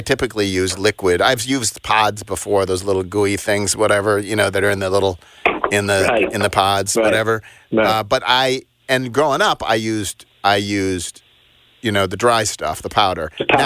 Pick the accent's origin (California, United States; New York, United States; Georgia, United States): New York, United States; Hamburg; Hamburg, New York, in the Wall Street Journal of all places.